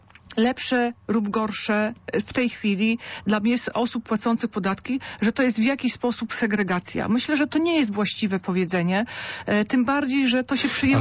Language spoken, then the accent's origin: Polish; Greater Poland Voivodeship, Poland; jesteśmy w Poznaniu i tutaj ja jestem z Wielkopolski, się urodziłam w Wielkopolsce, ale z przyjemnością przyjechałam do Poznania